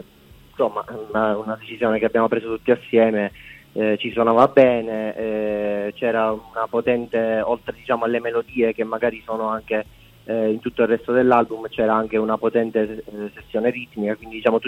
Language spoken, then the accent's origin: Italian; Ragusa, Sicily, Italy; Noi siamo proprio di Ragusa.